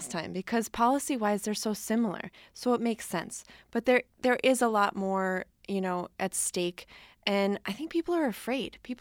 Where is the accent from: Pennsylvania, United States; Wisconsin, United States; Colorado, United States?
Pennsylvania, United States; and I grew up in Pennsylvania. I know those people.